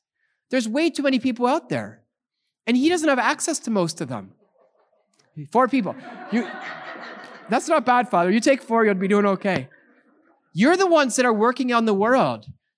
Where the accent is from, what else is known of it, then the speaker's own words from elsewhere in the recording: Canada; I speak real fast and I'm Canadian, okay?